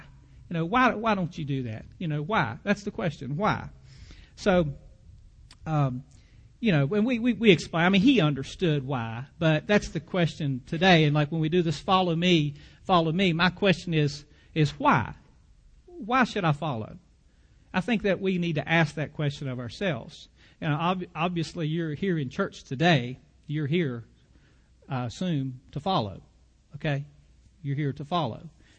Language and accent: English; United States; So one of the family reunions that we go to is back where I grew up in Bath County.